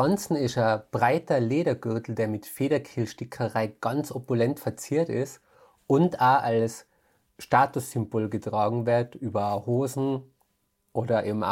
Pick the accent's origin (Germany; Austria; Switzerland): Austria; Tyrol; vielleicht wäre dann das als Tiroler nochmal ein bisschen mehr eingeimpft. Der ist einfach da. Das ist, du hast den Dialekt